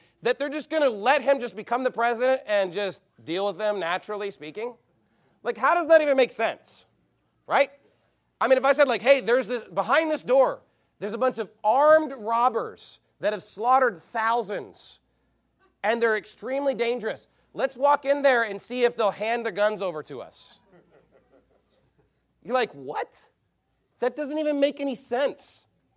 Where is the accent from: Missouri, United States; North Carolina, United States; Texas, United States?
Texas, United States; He was killed in my hometown, you know, in my area. Back in Dallas-Fort Worth area, JFK was assassinated.